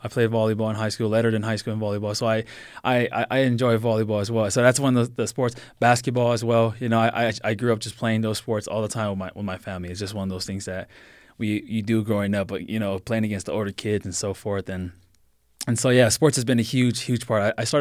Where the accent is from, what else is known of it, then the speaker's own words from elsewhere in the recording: Long Beach, California, United States; also born or lived in Compton; Yeah, so I grew up mainly in the Compton, Long Beach area. Okay. So I think we moved out of Compton when I was like 11, 12 years old, and then the rest of the time I was in Long Beach.